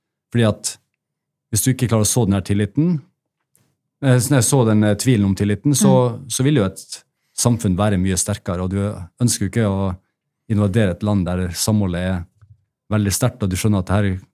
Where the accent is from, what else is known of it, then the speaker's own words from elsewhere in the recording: Bjerkvik, Nordland, Norway; Altså, jeg kommer jo fra Bjerkvik og å kjøre Oslo til Bjerkvik er 1500 kilometer.